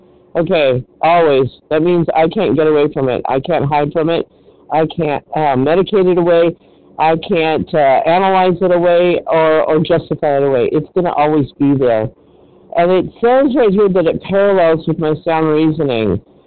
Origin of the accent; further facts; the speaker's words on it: California, United States; I'm from California.